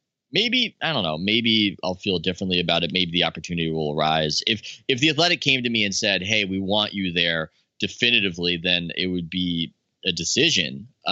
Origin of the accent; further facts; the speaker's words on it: San Diego, California, United States; I thought I knew monotone trail offs growing up in San Diego